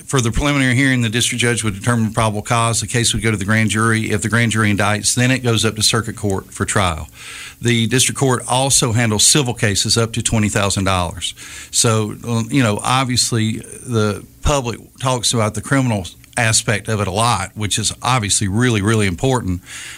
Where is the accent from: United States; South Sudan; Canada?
United States; Citronelle, Alabama; I grew up in Citronelle. My mom owned the Iron Skillet restaurant there for about 30 years.